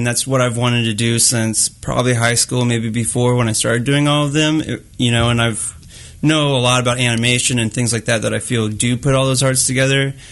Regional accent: Lawrence, Kansas, United States; now in Kansas City, United States; I really never got shows in Lawrence until I moved here. So my hometown, but they weren't too friendly to me until I left.

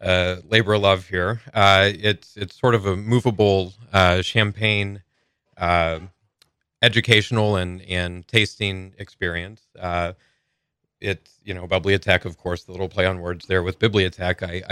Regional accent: United States; also born or lived in Chicago; I actually grew up about an hour north of St. Louis.

